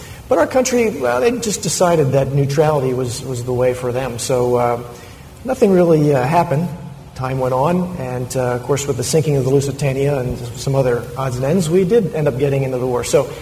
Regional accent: Pennsylvania, United States; born there; I was born in a small town outside of Harrisburg, Pennsylvania, on June 15th, 1896.

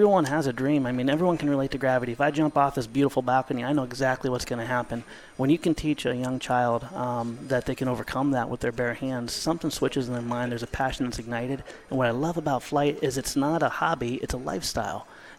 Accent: Ohio, United States; I grew up in Ohio on a little tiny airport.

